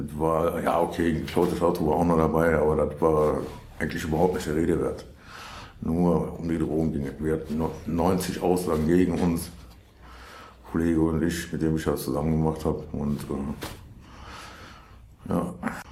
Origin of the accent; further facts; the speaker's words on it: Duisburg, North Rhine-Westphalia, Germany; also born or lived in Kamp-Lintfort; ich bin 73 in Kamp-Lintfort geboren, bin aber eigentlich Duisburger. War aber ziemlich lange Zeit im Heim oder in mehreren Heimen